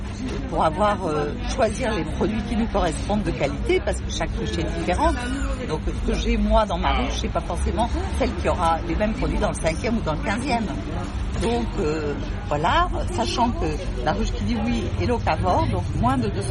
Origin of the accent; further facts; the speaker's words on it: Paris, Île-de-France, France; je suis une pure parisienne et la campagne, c'est vraiment pas mon truc.